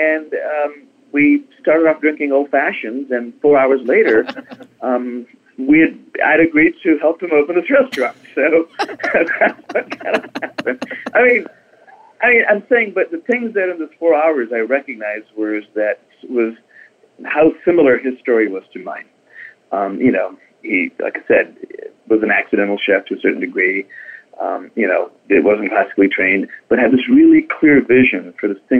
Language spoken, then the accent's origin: English; India; didn't know I was … from India, you may not even guess I'm Indian.